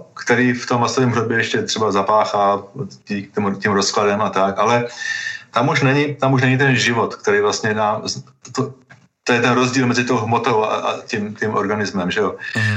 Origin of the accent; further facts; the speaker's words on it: Kladno, Central Bohemian Region, Czechia; born there; můj otec Slovák, já jsem Čech, narodil jsem se v Čechách, na Kladně, jo … všichni říkají, že to musí být, tak to pochází asi z Maďarska nejspíš, protože ta rodina mého otce vlastně byli Slováci, ale byli to Maďaři